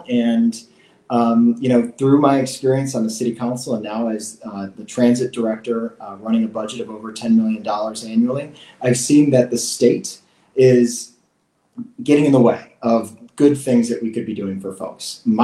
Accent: Racine, Wisconsin, United States; we can't give up on places that I grew up in here in Racine.

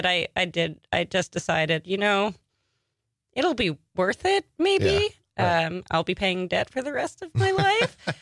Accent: Long Island, New York, United States; I'm from Long Island originally. Oh, nice. And then I moved very quickly away from Long Island to the city

